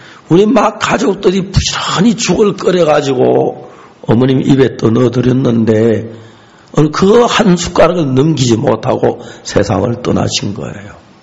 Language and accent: Korean; Seonsan, North Gyeongsang, South Korea; 제 고향 선산은 여러분 고속도로 타고 내려가다 그 중부 고속도로에 선산 인터체인지가 있습니다. 아, 선산 휴게소가 있습니다.